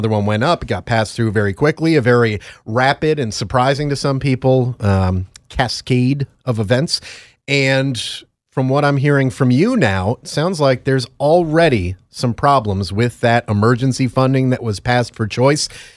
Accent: Connecticut, United States; Look at my home state of Connecticut.

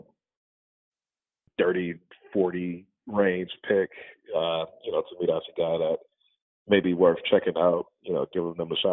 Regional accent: Michigan, United States; given that I'm also from Michigan and he was a Michigan State target.

